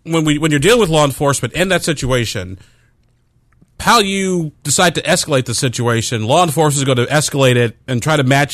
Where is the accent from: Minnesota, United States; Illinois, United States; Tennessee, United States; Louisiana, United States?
Illinois, United States; Chicago; I mean, my father, we grew up in Chicago, made it perfectly clear.